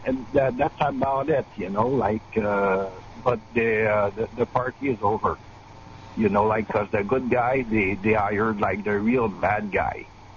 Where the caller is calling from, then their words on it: Montreal, Quebec, Canada; from Montreal.